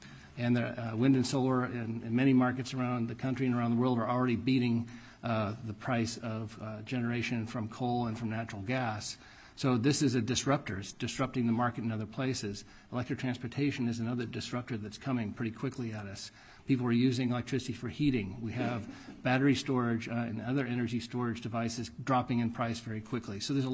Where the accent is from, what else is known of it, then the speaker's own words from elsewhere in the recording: Des Moines, Iowa, United States; My hometown of Des Moines, Iowa, just attracted the next U.S. data center that Apple's building